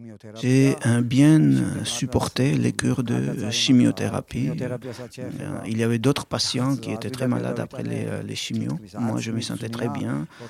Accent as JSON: {"language": "French", "country": "Georgia", "second_language": "French", "said": "je viens de Géorgie."}